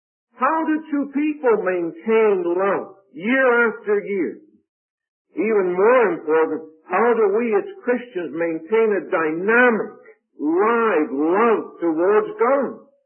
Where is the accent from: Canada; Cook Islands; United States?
Canada; now in Dominican Republic; I'm from Canada, and I've lived overseas in the Dominican Republic for over 30 years.